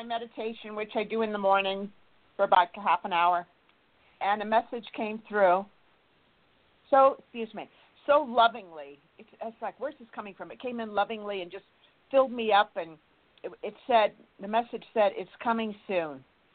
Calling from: California, United States; I'm from California. How are you all?

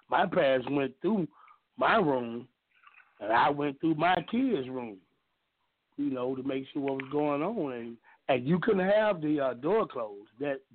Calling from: Jonesboro, Arkansas, United States; from Jonesboro, babe.

